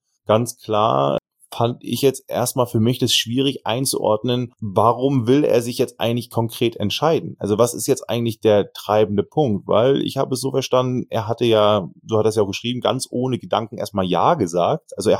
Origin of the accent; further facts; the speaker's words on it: Schleswig-Holstein, Germany; ich Kiel, Hamburg, ich komme ja sogar aus der Ecke.